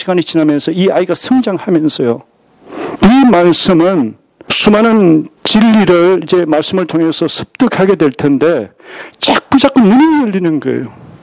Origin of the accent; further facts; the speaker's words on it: Gyeongsang, South Korea; 저는 경상도 사람이고 제가 자란 환경, 또 가정, 주위에 보는 사람들 말 언어 자체가 엄청나게 거칠고